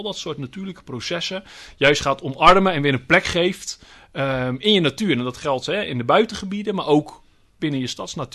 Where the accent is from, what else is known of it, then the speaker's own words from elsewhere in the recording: Vlaardingen, South Holland, Netherlands; Ik kom uit Vlaardingen, daaraan grenst het Midden-Delflandgebied.